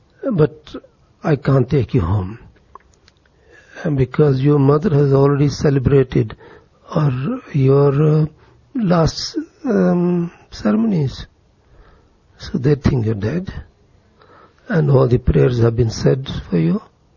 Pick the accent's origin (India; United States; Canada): India; Amritsar, Punjab; born there; because I was born in Amritsar and I had been there a few times, that I would certainly know one or two people